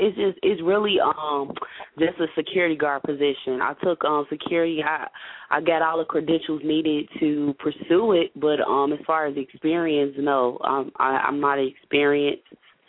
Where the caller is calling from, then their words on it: Chicago, Illinois, United States; I'm calling from Chicago.